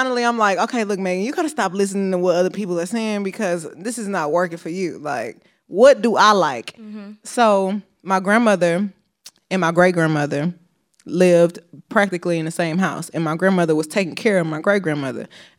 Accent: Houston, Texas, United States; Growing up in Houston, that's like the culture.

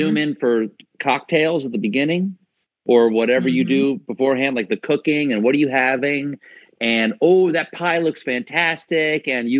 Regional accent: Ireland; I'm Irish, but I get the idea.

